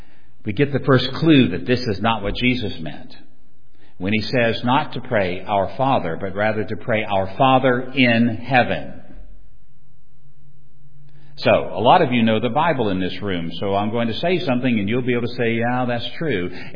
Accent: Virginia, United States; I come from Virginia. We have the best state flag in the entire Union.

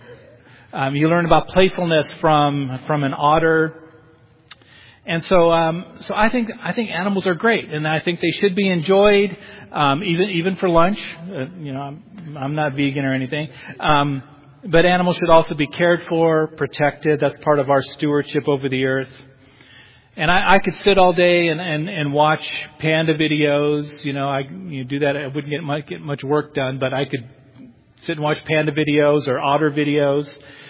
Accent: California, United States; now in Boise, United States; when my wife and I moved to Boise 3 years ago from California, so I have to admit that I am from California.

